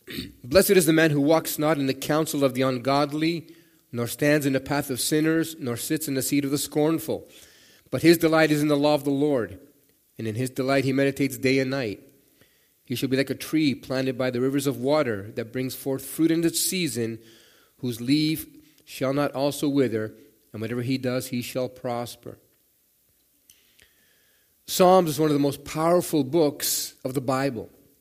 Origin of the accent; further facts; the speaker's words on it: Mexico; also born or lived in Canada; I grew up in Mexico. I was born in Canada, went to live in Mexico, was raised by my maternal grandmother, who was very, very Catholic, very Catholic.